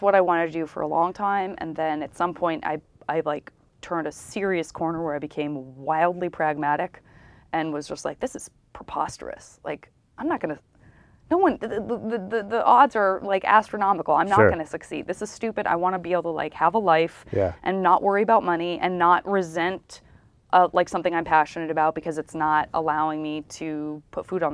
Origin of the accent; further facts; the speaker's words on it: Tucson, Arizona, United States; I was in Tucson. I'm from Tucson, Arizona.